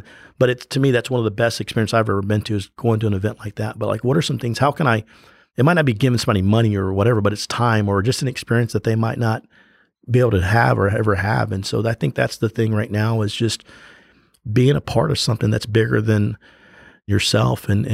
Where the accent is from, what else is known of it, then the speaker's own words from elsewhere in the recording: Humble, Texas, United States; I was very fortunate growing up in Humble, Texas, to have coaches that believed in me.